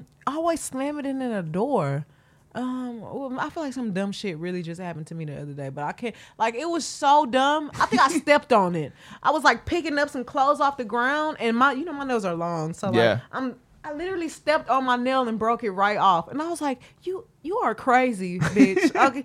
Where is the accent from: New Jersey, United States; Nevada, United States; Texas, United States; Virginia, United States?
Texas, United States; Houston; But I don't even feel like I sound like I'm from Houston, but people always tell me all the time, like, you have an accent.